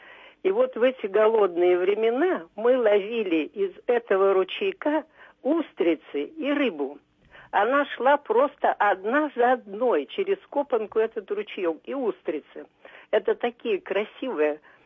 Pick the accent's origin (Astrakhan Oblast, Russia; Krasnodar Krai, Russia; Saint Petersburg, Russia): Krasnodar Krai, Russia; now in Moscow Oblast, Russia; Я сама родом из Кубани. Мне сейчас 80 лет.